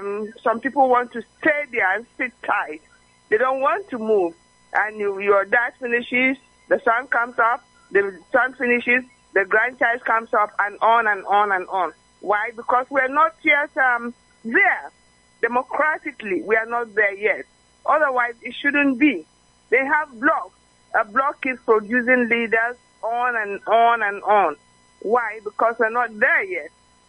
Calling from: Delta, Nigeria; I'm reaching you from Eli Delta State.

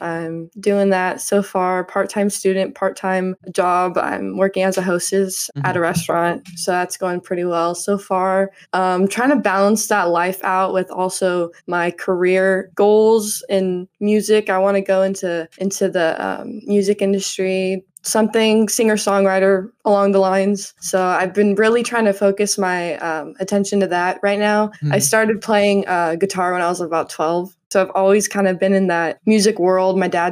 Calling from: Ventura, California, United States; I'm calling from Ventura, California. It's just kind of coastal area, kind of harbor town, right? Basically north of Los Angeles and south of Santa Barbara.

